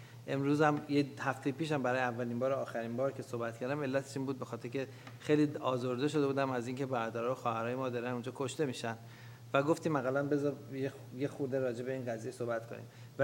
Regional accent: Iran; ولی خب من به عنوان یه ایرانی فقط وظیفه بود داشتم

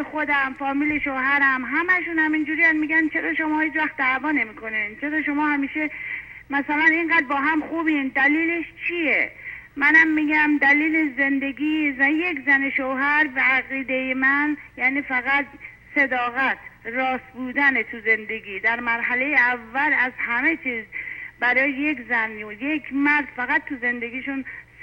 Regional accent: Mashhad, Razavi Khorasan, Iran; من خودم مشهدیم، من بچه مشهدم،

